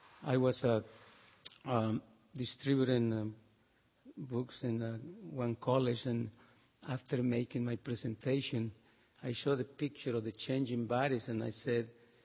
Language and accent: English; Mexico; accent: Mexican; English is a second language; Like, he detect my accent, you're Spanish, you sound like Mexican. I said, yes.